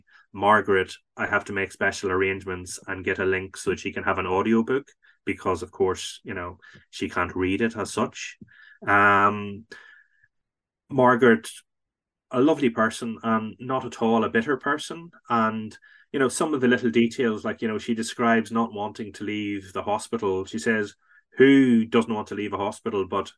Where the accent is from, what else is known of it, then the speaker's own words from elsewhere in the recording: Banbridge, Northern Ireland, United Kingdom; a sculptor from Banbridge, my hometown, Effie McWilliam